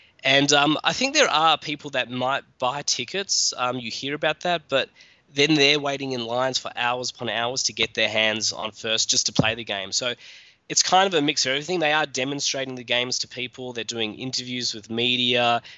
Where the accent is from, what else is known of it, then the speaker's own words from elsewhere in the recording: Australia; being an Australian